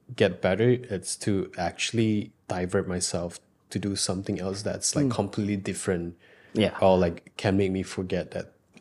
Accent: Penang, Malaysia; I'm from Penang, by the way.

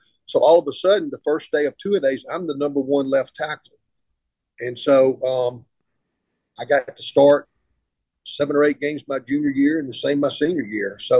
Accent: Lafayette, Alabama, United States; moved back to my hometown of Lafayette, Alabama, and started working for my grandfather, who was had a funeral home.

